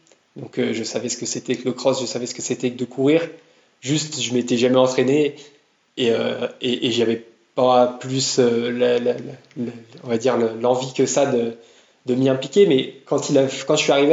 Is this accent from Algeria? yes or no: no; Tours, Centre-Val de Loire, France; parce que moi je suis originaire de Tours